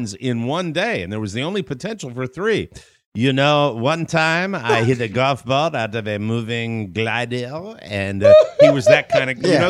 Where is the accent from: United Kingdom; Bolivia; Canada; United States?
Bolivia; I'm from Bolivia